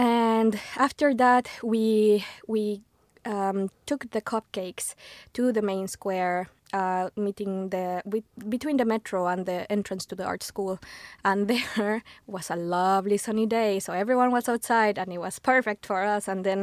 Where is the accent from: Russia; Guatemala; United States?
Guatemala; So you, for example, I'm from Guatemala